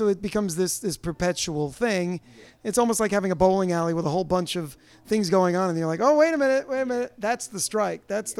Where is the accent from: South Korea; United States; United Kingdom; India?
United Kingdom; As a Brit, coffee versus... You see, I'm going backwards into this. Coffee versus tea.